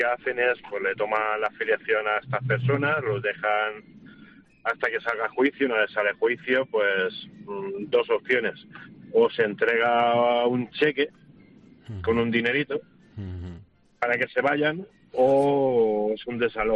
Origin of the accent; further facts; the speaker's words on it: L'Alcúdia de Crespins, Valencian Community, Spain; now in Cádiz, Spain; Yo soy valenciano de la Alcudia de Crespins, viviendo ¿sí? en Cádiz.